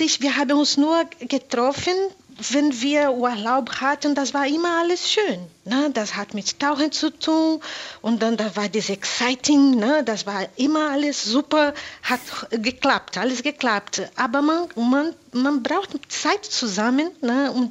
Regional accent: Rio de Janeiro, Brazil; German is a second language; now in Bergisch Gladbach, Germany; Und ich komme aus Rio de Janeiro, so das ist eine Riesenstadt und wohne jetzt in Bergisch Gladbach.

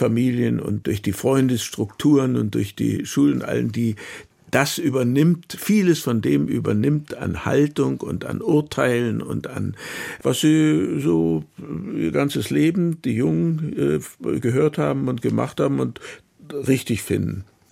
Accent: East Germany, Germany; Da gibt es viele bei uns im Osten. Ich weiß nicht gut, ob das im Westen genauso ist

